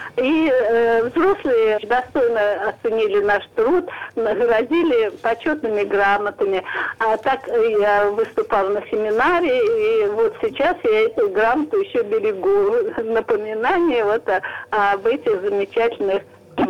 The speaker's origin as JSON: {"language": "Russian", "town": "Verkhovye", "region": "Oryol Oblast", "country": "Russia", "tie": "born or raised there", "said": "Хочу сказать, родом я из Верховья"}